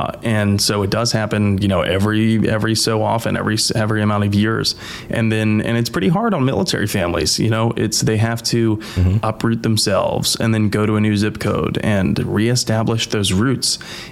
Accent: Midwest, United States; I think we know a lot of people, or at least I did, growing up in the Midwest.

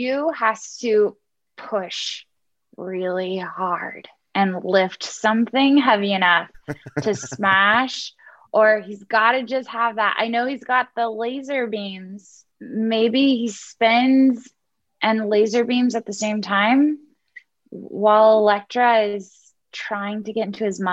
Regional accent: Houston, Texas, United States; So first off, I'm from Houston. I don't like hurricanes.

